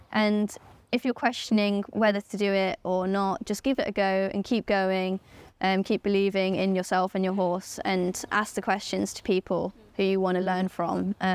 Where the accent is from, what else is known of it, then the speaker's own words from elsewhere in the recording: United Kingdom; But that's only maybe because I'm also British.